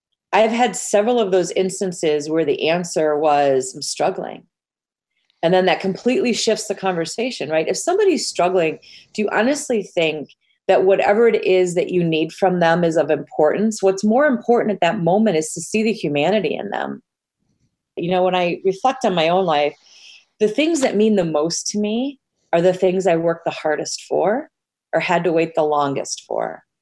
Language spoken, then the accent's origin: English; Midwest, United States; it brought me back to my childhood and such great memories of fall and why I love being a Midwesterner.